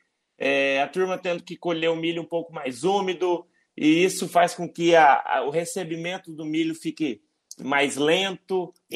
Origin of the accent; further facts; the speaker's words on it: Maringá, Paraná, Brazil; eu sou da região de Maringá, região Maringá, Londrina aqui